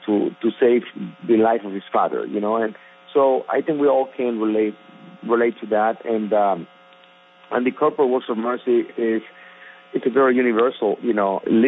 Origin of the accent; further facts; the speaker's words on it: Mexico; also born or lived in Mexico City; now in Los Angeles, United States; helped me to eventually leave my town, my hometown, to Mexico City, and then eventually to Los Angeles